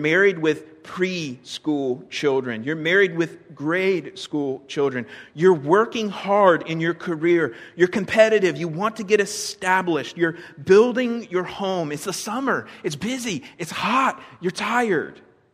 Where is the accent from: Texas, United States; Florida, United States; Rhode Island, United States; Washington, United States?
Florida, United States; now in North Carolina, United States; I grew up in Florida. I never saw the colors turn. It just was always sweltering hot, okay? So North Carolina is kind of nice because you can see the turn of the seasons.